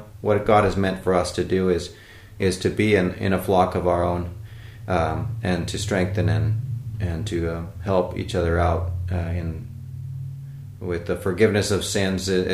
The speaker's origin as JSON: {"language": "English", "region": "California", "country": "United States", "tie": "born or raised there", "moved": "as an adult", "lives_now": "Finland", "said": "I was born in the United States in California in 1976. I'm 37 years old and I have moved to Finland last summer and I've been here for a year now."}